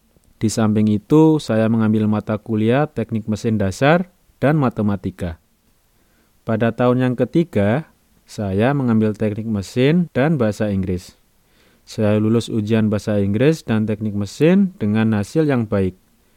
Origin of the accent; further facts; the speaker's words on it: Bajawa, East Nusa Tenggara, Indonesia; born there; Saya lahir di Kota Bajawa di Pulau Flores pada tahun 1978.